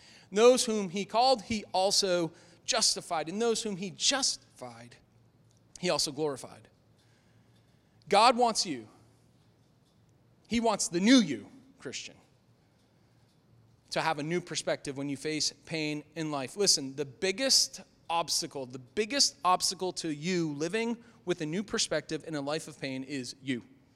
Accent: Northeast, United States; I grew up in the Northeast. We had the White Mountains.

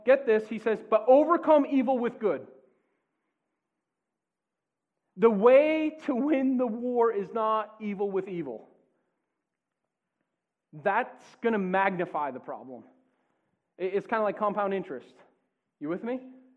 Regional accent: Lowell, Massachusetts, United States; Grew up in Lowell, man. Irish Mickey Wood, you know? My hometown.

